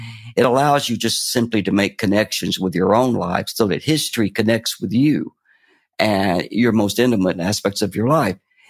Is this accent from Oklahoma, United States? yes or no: no; Fort Payne, Alabama, United States; I was brought up in the Appalachian foothills of Fort Payne, Alabama.